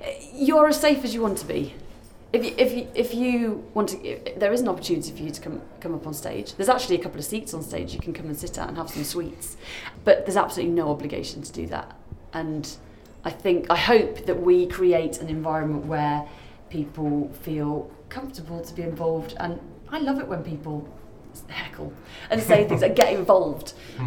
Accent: Birmingham, West Midlands, United Kingdom; moved away; I'm actually a Brummie, so I left Birmingham about 8 years ago, but my family are still

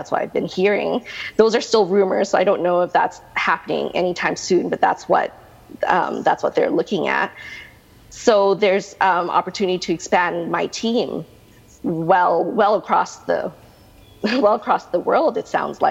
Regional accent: Winnipeg, Manitoba, Canada; I grew up basically at 3 years old. I grew up in Winnipeg, Manitoba.

